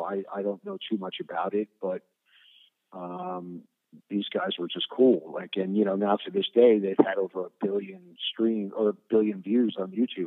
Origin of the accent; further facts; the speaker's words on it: Staten Island, New York, United States; I'm from Staten Island, and, you know, Staten Island got hit really hard with that storm.